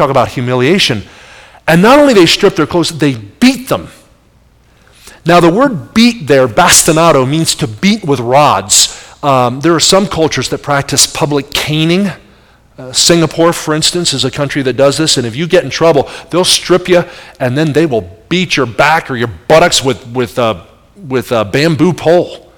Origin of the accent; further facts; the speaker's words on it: Kansas City, Missouri, United States; And Patrick Mahomes is the Chiefs quarterback in my hometown.